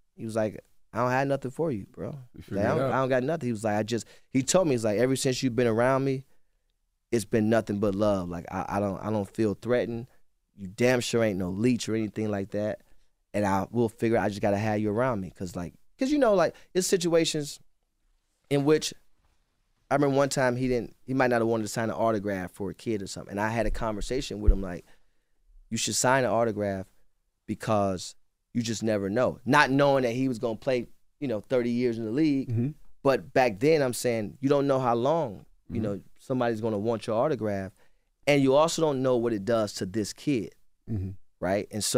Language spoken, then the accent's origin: English; Cleveland, Ohio, United States; I'm from Cleveland. They're from Akron. We wasn't friends.